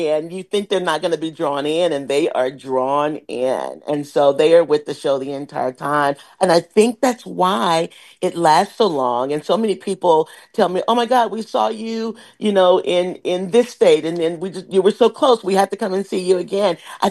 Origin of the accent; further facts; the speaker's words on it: Tyler, Texas, United States; she was my dance and theater teacher in my hometown of Tyler, Texas.